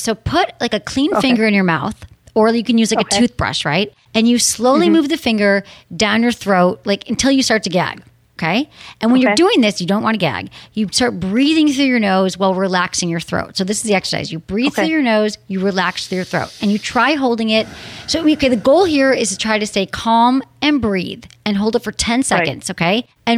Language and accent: English; Michigan, United States; Oh, I'm from Michigan.